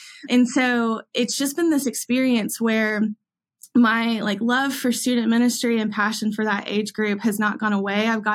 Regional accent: Augusta, Georgia, United States; now in Nashville, United States; So I grew up in Augusta, Georgia, born and raised, and I'm a Georgia Bulldogs fan because of that. And my parents are still there.

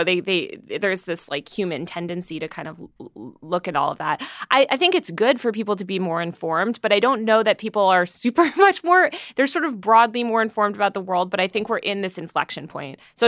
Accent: Greenwich, Connecticut, United States; also born or lived in New York City, United States; I grew up in Connecticut and New York City, but mostly Connecticut for a lot of my formative years in this like stupid preppy town that was really repressive

